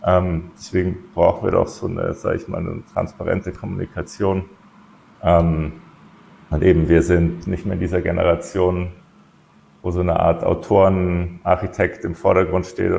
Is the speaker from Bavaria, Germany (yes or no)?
yes; Munich, Bavaria, Germany; Felix und ich sind ja in München aufgewachsen oder ich bin ganz in München aufgewachsen.